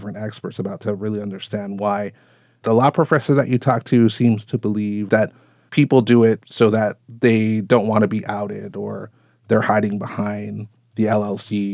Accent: Waimea, Hawaii, United States; As you know, and we've talked about this before, I'm from Waimea as well. I have many family members and friends who live there.

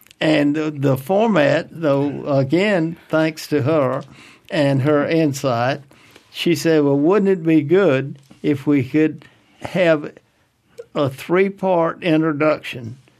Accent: Alabama, United States; several times just Thomas County would have more members than my home state of Alabama

